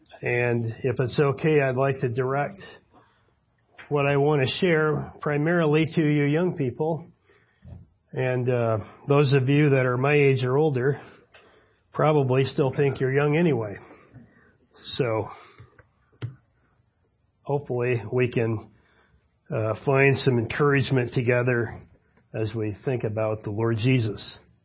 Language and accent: English; Newfoundland and Labrador, Canada; now in United States; I'm from the Fremont, Michigan Assembly and originally from Newfoundland.